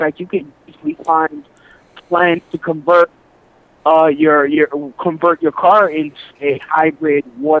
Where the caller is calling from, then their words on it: Brooklyn, New York, United States; I'm calling from Brooklyn.